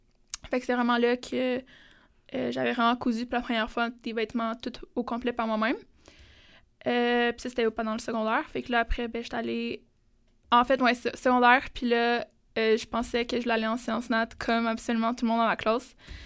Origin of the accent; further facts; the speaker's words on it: Russia; c'est mon nom en russe, puisque je suis russe.